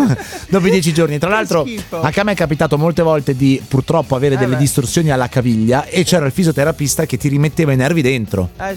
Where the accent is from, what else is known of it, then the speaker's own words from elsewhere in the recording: Padua, Veneto, Italy; vengo da Padova. Ciao. Ho 9 anni